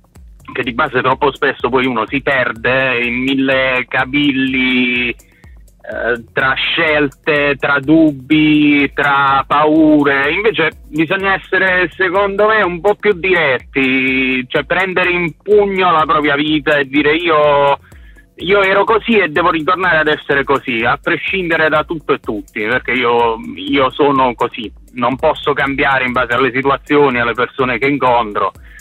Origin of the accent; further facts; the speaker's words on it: Apulia, Italy; noi, essendo pugliesi, non abbiamo, almeno nella provincia di Foggia, da dove veniamo